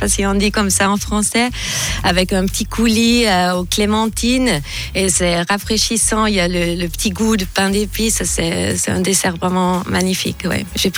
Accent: German-speaking Switzerland, Switzerland; On est suisse allemand, on n'en peut rien.

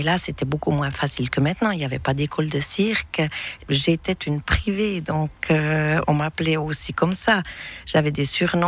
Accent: Bourgogne-Franche-Comté, France; On n'avait pas beaucoup de cirque dans notre région, je venais du Jura.

